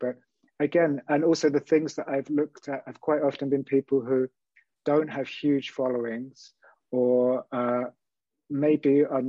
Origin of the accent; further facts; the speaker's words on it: United Kingdom; because I'm British, but I'm based in EU.